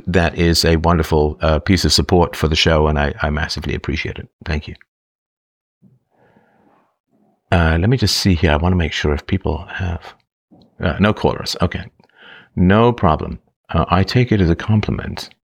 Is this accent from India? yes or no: no; England, United Kingdom; But, I mean, growing up in England as part of the lower class, I can tell you